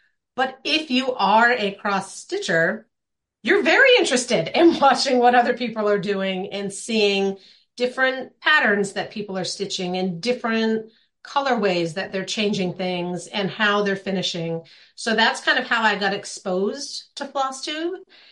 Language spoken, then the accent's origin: English; West Gardiner, Maine, United States; I am originally from Maine. I grew up in West Gardner from a very crafty family.